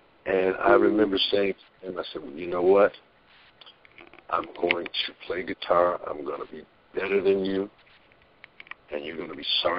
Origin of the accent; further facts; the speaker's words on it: New Mexico, United States; Now, I'm from New Mexico, so there are a lot of small towns, communities around New Mexico.